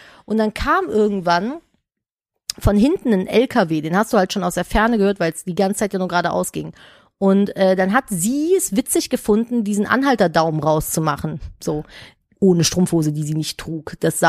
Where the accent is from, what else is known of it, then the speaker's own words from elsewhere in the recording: Cologne, North Rhine-Westphalia, Germany; Ich bin ja in Köln groß geworden.